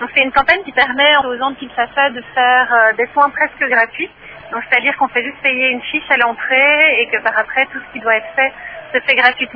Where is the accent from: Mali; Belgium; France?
Belgium; c'est la deuxième fois qu'on fait cette campagne, nous, en tant que Belges